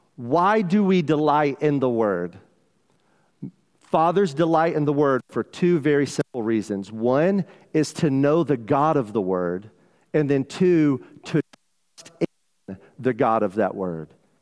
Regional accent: South Carolina, United States; Now, growing up in South Carolina, we study the Great Lakes. We look at pictures of the Great Lakes. But we've never been on a Great Lake.

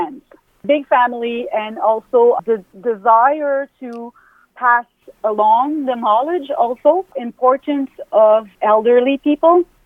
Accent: Baie-Comeau, Quebec, Canada; also born or lived in Gaspésie; Well, I am originally from Baie-Comeau. We lived in Gaspésie when I was young, but around 12, I arrived in Baie-Comeau with my family.

